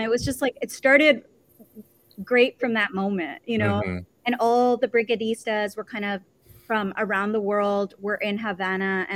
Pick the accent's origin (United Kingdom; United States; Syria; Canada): Canada; Toronto, Ontario; I was born and raised in Toronto as an immigrant. And, you know, like as a Muslim